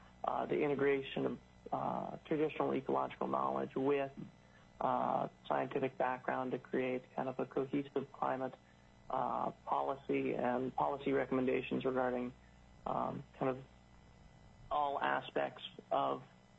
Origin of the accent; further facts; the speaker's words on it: Alaska, United States; I grew up partly in St. Lawrence Island, Yamble, in the Bering Straits, where we grew up in a community of about 800 people where everybody was Alaska Native.